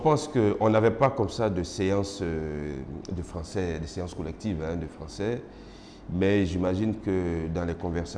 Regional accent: Côte d’Ivoire; first language Baoule; Il y a le baoulé, que je parle, qui est ma langue maternelle. Il y a un peu le dioula

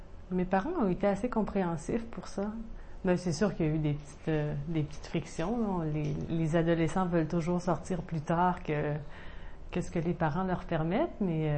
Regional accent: Quebec City, Quebec, Canada; Moi-même, quand je demeurais là-bas, mon accent avait considérablement changé. Et quand je suis revenue à Québec il y a 4 ans, j'ai remarqué que mon accent était plus comme quand j'étais partie auparavant.

